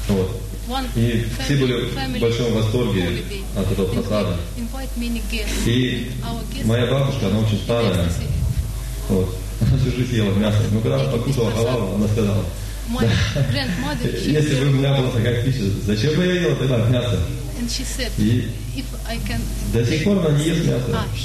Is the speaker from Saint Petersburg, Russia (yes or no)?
no; Barnaul, Altai Krai, Russia; Харе Кришна, я из Барнаула. Грехаста.